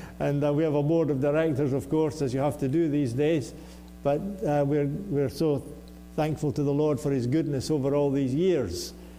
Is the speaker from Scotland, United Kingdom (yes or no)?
yes; Scotland, United Kingdom; moved away as an adult; also born or lived in England; Yes, so I'm born and raised in Scotland, as you can hear.